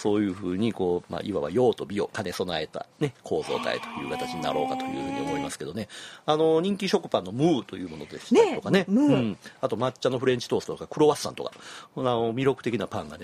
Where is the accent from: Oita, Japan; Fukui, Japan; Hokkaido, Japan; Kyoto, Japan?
Kyoto, Japan; 僕も上京西陣の弟ですから、ちっちゃい頃からねもう地蔵盆に慣れ親しんでるというか